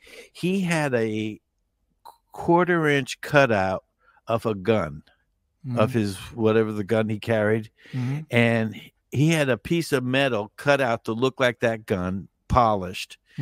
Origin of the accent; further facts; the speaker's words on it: Stamford, Connecticut, United States; I grew up in Glenbrook. I was a great drummer. I was one of the greatest drummers ever to come from Stamford, Connecticut.